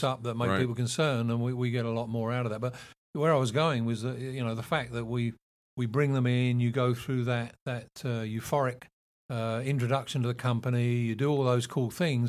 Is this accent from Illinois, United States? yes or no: yes; Chicago, Illinois, United States; south side of Chicago.